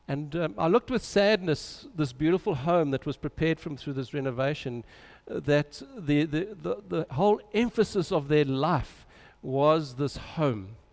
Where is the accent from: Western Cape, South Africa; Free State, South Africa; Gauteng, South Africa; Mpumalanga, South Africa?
Gauteng, South Africa; Germiston; I grew up in Germiston, and in those years in Germiston was a wonderful town.